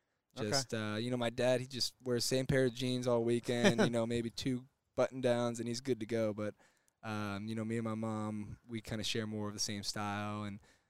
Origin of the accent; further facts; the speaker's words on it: Houston, Texas, United States; You know, obviously I grew up in Houston.